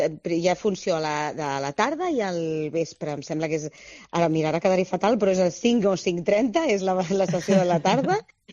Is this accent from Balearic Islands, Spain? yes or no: no; Santa Coloma de Gramenet, Catalonia, Spain; Des de molt petita la meva família es feia teatre amateur, a Santa Coloma Gramenet, que és d'on sóc jo.